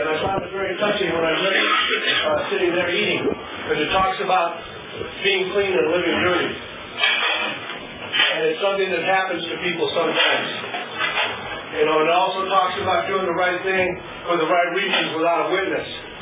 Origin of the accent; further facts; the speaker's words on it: Newport Beach, California, United States; I was born in Newport Beach in 1940, and in a place called Hope Hospital on the Bluffs. I grew up in Newport Beach.